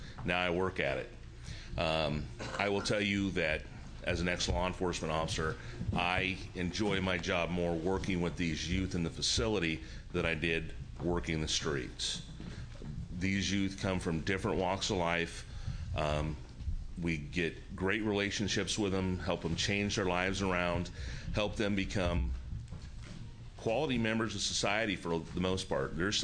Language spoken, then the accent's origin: English; Seaside, Oregon, United States; I'm from Seaside, Oregon.